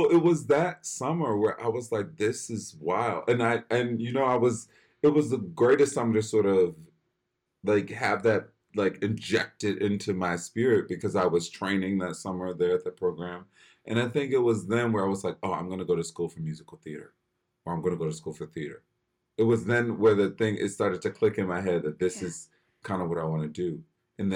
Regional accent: Philadelphia, Pennsylvania, United States; I grew up in Philly. I grew up in a church called Bright Hope Baptist Church.

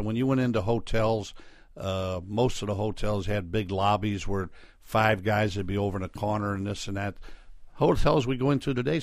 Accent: Cincinnati, Ohio, United States; we had our own plane, a conveyor, and we were in Cincinnati, which is my hometown

